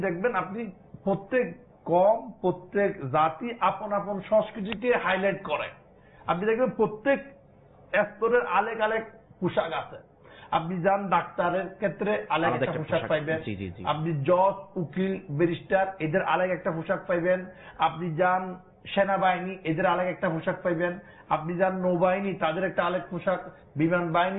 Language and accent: Bangla; Bangladesh; আমি বাংলাদেশি যেখানে যাই নিজেকে বাংলাদেশি হিসাবে আমি প্রহর করি বা অহংকার করি পরিচয় দিই আমি বাংলাদেশি